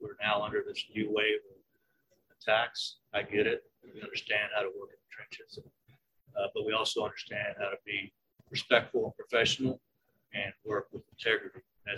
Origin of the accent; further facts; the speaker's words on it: Taylor, Texas, United States; I'm from Taylor, just down the road, on the Great Barbecue.